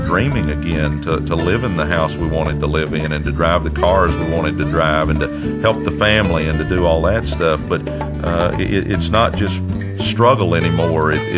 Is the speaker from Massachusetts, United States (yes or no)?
no; Dallas, Texas, United States; I grew up in Southeast Dallas in a terrible part of town, not because that's where my mom wanted to live.